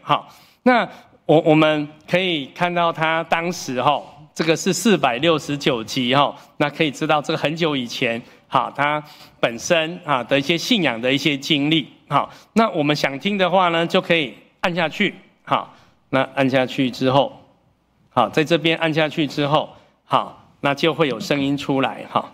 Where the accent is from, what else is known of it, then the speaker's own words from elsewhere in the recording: Taiwan; 那我是跟他说因为我是台语环境长大，我觉得很亲切啊